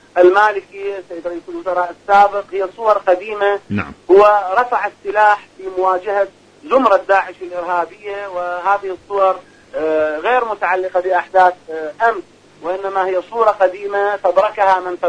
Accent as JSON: {"language": "Arabic", "country": "Iraq", "said": "صدقني انا اقول لك من العراق"}